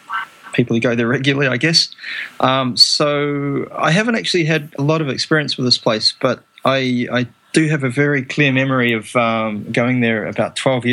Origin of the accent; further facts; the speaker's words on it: New Zealand; I mean, I'm originally from New Zealand